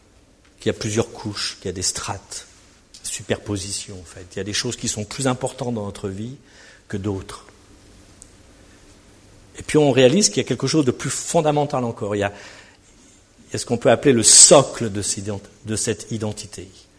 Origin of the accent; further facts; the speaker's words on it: France; Moi, personnellement, je suis un Français, blanc, vous avez remarqué ? Bien blanc, très blanc même, blanc de blanc.